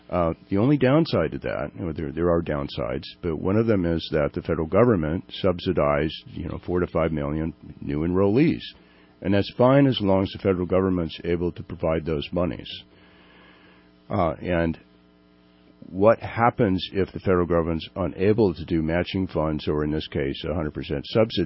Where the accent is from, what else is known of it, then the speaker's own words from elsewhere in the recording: Sacramento, California, United States; the great Sacramento, my hometown